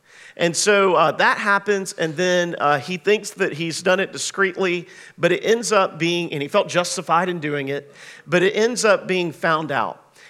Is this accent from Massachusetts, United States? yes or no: no; Macon, Georgia, United States; they came through my hometown of Macon, Georgia.